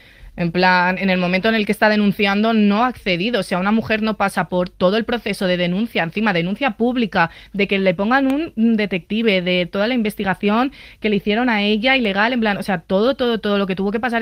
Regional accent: Balearic Islands, Spain; yo soy de Mallorca

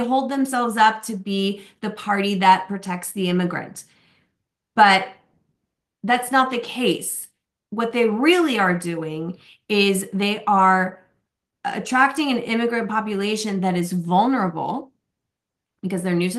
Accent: Los Angeles, California, United States; So I, like I said, I grew up in Los Angeles.

